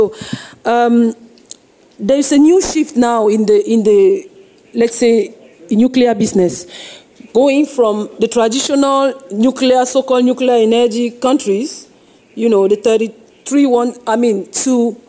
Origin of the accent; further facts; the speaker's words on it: Cameroon; I am from Cameroon, an African woman standing in front of you